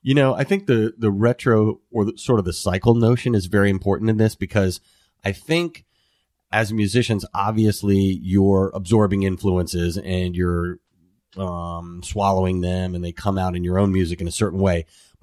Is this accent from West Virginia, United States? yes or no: yes; West Virginia, United States; moved away as an adult; now in Asia; While I've lived in Asia for 20-some years, I'm originally from West Virginia.